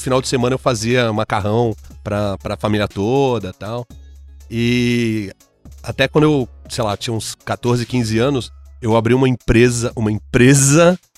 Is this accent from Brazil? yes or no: yes; Santos, São Paulo, Brazil; Então, eu nasci e morar em Nossa, Santos.